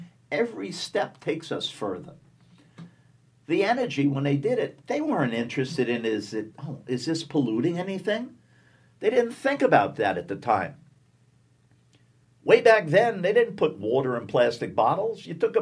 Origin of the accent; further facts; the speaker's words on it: New York City, New York, United States; I grew up in New York City. I went to a high school that was competitive but public, that was technical.